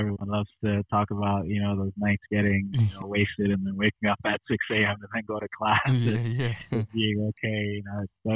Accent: New York City, New York, United States; I wanna say that I grew up in New York. So I'm a New Yorker essentially.

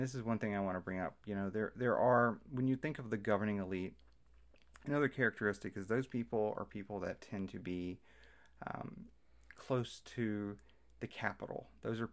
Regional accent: Mississippi, United States; I'm from the Mississippi Delta, and there's you see this a lot with farming.

